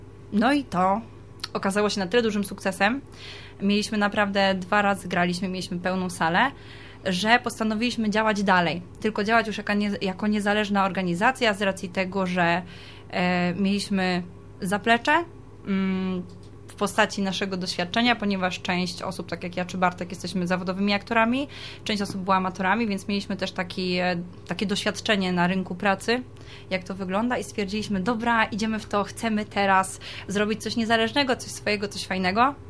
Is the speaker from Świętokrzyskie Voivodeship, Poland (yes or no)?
yes; Starachowice, Świętokrzyskie Voivodeship, Poland; now in Warsaw, Poland; zdecydowałam się na przyjazd tutaj z mojego rodzinnego miasta, ze Starachowic.